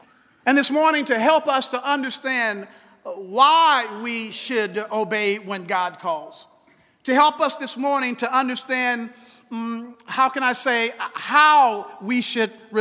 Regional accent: Kansas City, Missouri, United States; As a teenager growing up in Kansas City, Missouri, our home was about a block away from a park.

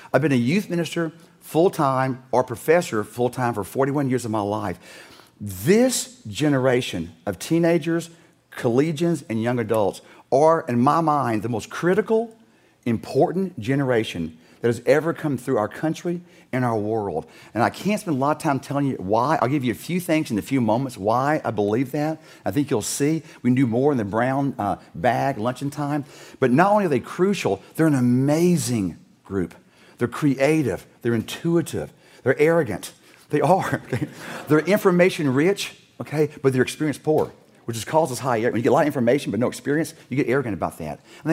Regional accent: Louisiana, United States; I was raised in South Louisiana. You ever seen swamp people? That was us. Lived in a houseboat.

